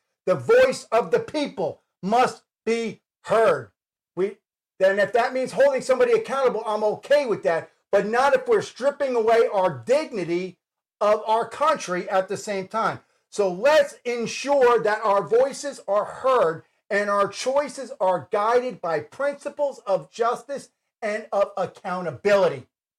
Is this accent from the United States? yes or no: yes; New York, United States; also born or lived in New Jersey; I grew up in New York and North Jersey and saw everything that went on in New York and New Jersey.